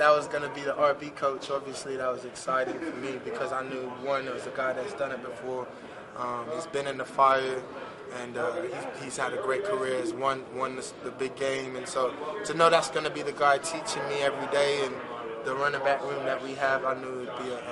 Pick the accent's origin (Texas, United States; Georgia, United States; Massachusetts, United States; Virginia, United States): Texas, United States; I mean, I won't lie, you know, growing up in Texas, in my household, the Cowboys were on the TV quite a bit.